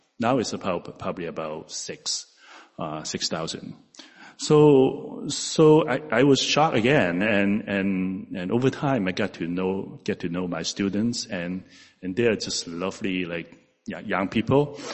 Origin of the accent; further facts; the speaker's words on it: Hong Kong; moved away as an adult; now in Morris County, United States; I grew up in Hong Kong. I came here to study in New York City for college. Worked all my adult life in Metro New York as an actuary. I currently live, again, in Morris County